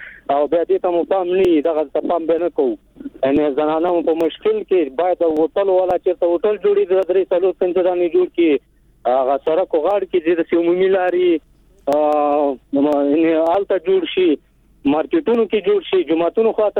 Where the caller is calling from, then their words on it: Takhar, Afghanistan; د ورسوالۍ نه تاخر د ولایت